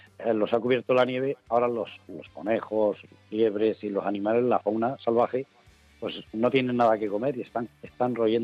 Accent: Albacete, Castilla-La Mancha, Spain; now in Estremera, Spain; Pues yo aquí los olivos en Extremera llevo unos 15 años, porque yo soy de Albacete

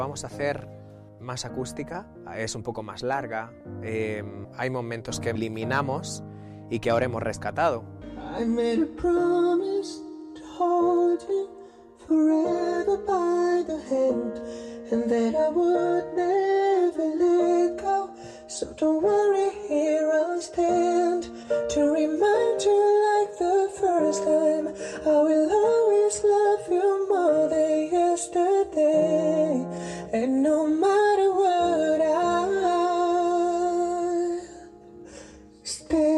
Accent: Spain; soy español y porque vamos a defender a nuestro país, a nuestra lengua.

